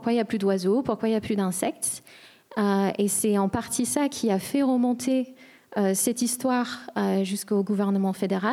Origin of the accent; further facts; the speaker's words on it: United States; je viens des États-Unis, comme Rachel Carson.